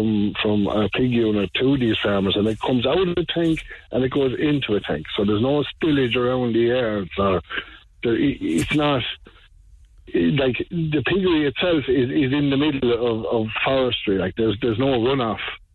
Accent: Munster, Ireland; This is the Cork area. I'm actually from Tipperary myself. Like, I come down every morning.

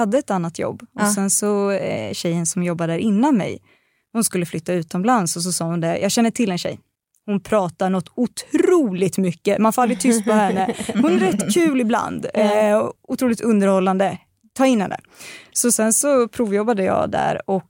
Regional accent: Östergötland, Sweden; accent: Östgötska; Jag får alltid höra att min östgötska är så helt otrolig.

